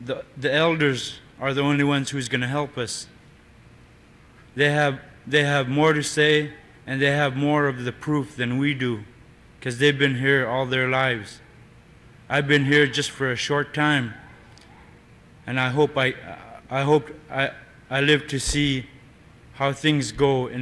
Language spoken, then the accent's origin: English; Alaska, United States; Just because I'm from Alaska and I'm from the North Slope Borough doesn't mean I'm rich.